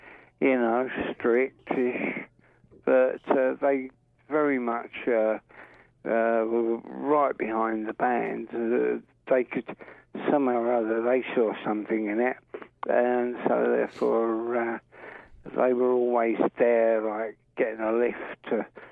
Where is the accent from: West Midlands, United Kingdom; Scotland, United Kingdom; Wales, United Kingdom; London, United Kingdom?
London, United Kingdom; Well, I grew up in North London, actually